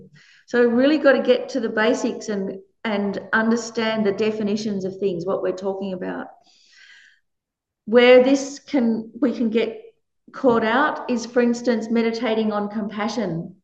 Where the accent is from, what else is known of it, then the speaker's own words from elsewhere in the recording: Australia; even though I was brought up a Buddhist, but I was brought up in Australia.